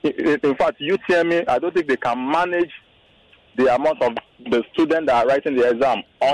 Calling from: Lekki, Lagos, Nigeria; I'm calling from Lekki.

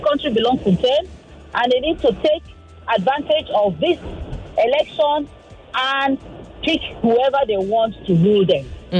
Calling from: Satellite Town, Lagos, Nigeria; I'm calling from Satellite Town.

